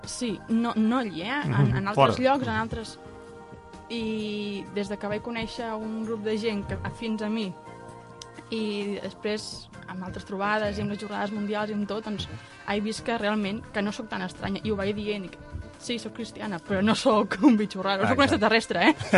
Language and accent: Catalan; Tarragona, Catalonia, Spain; com que soc de Tarragona com ells